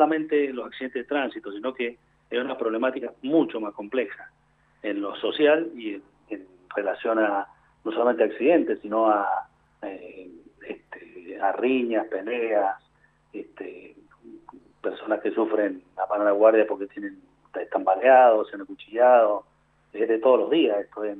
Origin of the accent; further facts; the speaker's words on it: Mendoza, Argentina; yo tengo una opinión como ciudadano mendocino y tomador de vino.